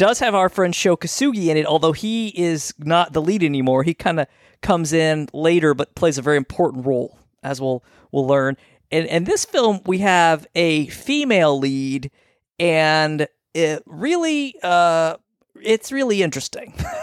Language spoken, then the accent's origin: English; Scotland, United Kingdom; Since I'm Scottish and I'm drinking a lot of Scotch, I drink my White Horse